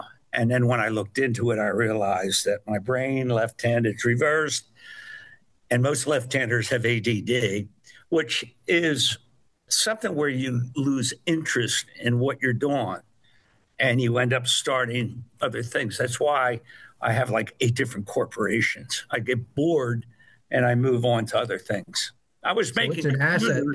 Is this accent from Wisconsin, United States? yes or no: no; Philadelphia, Pennsylvania, United States; I'm from Northeast Philadelphia, right? Born across from Father Judge High School. Mm-hmm. I lived in a row home right across from Mayfair Public School, mm-hmm. and went to St. Matt's.